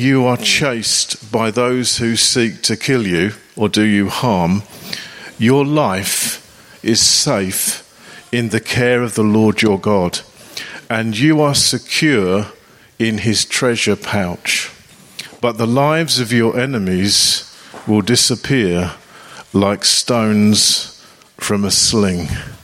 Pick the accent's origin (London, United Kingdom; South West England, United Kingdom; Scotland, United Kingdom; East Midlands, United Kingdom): London, United Kingdom; Harrow; But we're from Harrow. We're part of a New Frontiers church there. We've been there for quite a few years now.